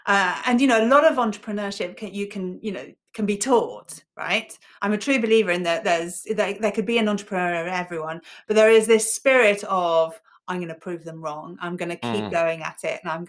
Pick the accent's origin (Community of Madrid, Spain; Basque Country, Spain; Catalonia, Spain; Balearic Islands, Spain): Balearic Islands, Spain; Ibiza; I grew up in Ibiza, small island, Paradise Island, as it was back then.